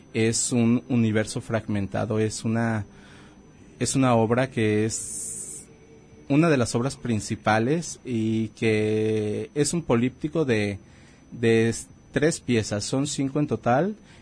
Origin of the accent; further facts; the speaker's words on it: Autlán de la Grana, Jalisco, Mexico; Entonces regreso aquí a Autlán de la Grana, Jalisco, mi ciudad natal